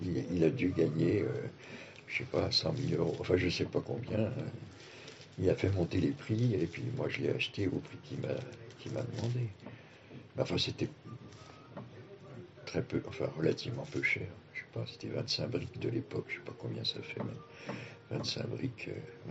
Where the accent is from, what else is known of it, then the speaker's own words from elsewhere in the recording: Paris, Île-de-France, France; j'étais parisien, donc je sais ce que c'est, j'ai passé mon enfance à Paris